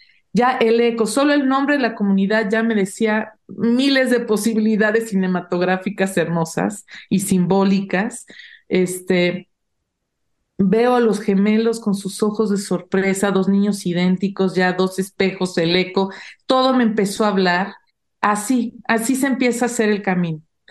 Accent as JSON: {"language": "Spanish", "region": "State of Mexico", "country": "Mexico", "tie": "born or raised there", "also_born_or_lived": "El Salvador", "said": "me ponen como salvadoreña mexicana. Pero mi mamá es mexicana y yo crecí en el Estado de México. Tal vez de los 4 a los 10 años viví en el campo, entre vacas y borregos."}